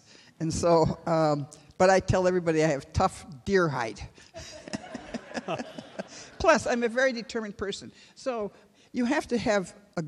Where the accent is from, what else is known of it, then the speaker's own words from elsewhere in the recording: India; because of my background, you know, being a woman and being an Indian